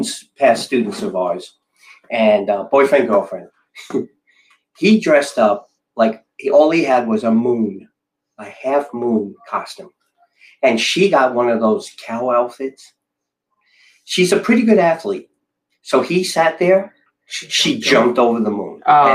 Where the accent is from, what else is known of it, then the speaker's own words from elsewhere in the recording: West Islip, New York, United States; accent: New York; No way. I'm from West Islip. I'm trying to lose the New York, but it's still there. But I'm from West Islip, East Islip, next town over.